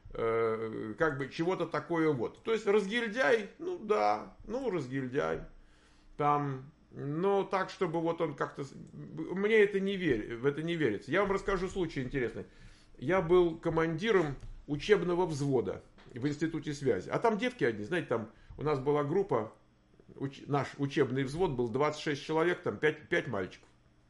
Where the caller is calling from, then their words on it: Dnipro, Dnipropetrovsk Oblast, Ukraine; Привет вам из прямо это, из Днепра.